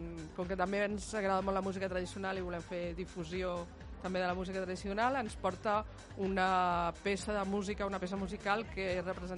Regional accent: Barcelona, Catalonia, Spain; tu surts aquí al carrer i jo que soc del Raval, surt un al carrer i crida

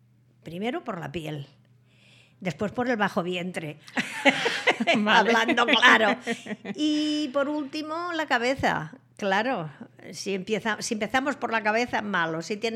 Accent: Catalonia, Spain; also born or lived in Paris; Estaba al corriente de lo que pasaba en mi tierra, por supuesto, en Cataluña y en España.

